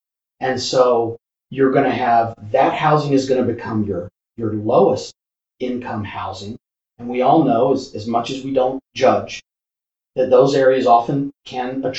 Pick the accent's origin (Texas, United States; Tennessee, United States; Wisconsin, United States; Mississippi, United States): Mississippi, United States; Hattiesburg; Back in my hometown, I will tell you that the city, I'm from a town called Hattiesburg, Mississippi, originally.